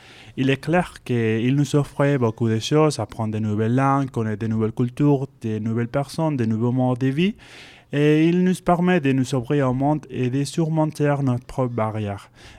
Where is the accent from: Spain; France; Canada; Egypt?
Spain; French is a second language; je viens d'Espagne